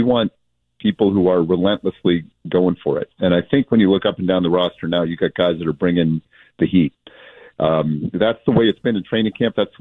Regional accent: Boston, Massachusetts, United States; I'm born and raised in Boston.

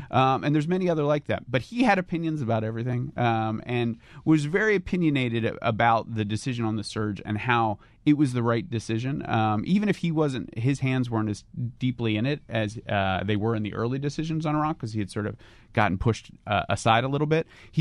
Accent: Brigantine, New Jersey, United States; now in Philadelphia, United States; from South Jersey. I was born in Philly, but down at the shore, Brigantine, New Jersey.

